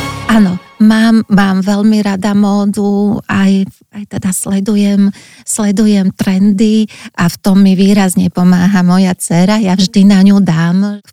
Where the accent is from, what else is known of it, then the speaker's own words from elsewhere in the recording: Poprad, Prešov Region, Slovakia; moved away as an adult; now in Bratislava, Slovakia; ja som rodená Popračanka a teda v Poprade máme aj veľmi hlboké korene. Celá rodina aj z mamkinej, aj z ockovej strany.